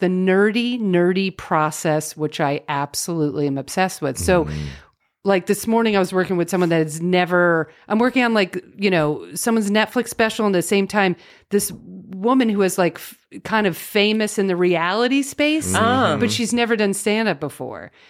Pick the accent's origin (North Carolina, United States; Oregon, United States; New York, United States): New York, United States; Hampton Bays; Long Island, like Hampton Bays area. That's where I was born, but not the rich part.